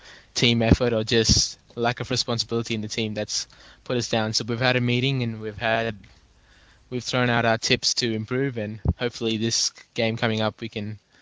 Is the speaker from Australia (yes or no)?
yes; Australia; from Australia.